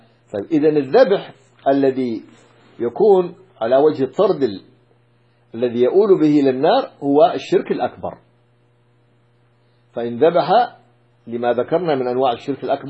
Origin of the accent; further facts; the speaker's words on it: Yemen; وهكذا في بعض القبائل عندنا في اليمن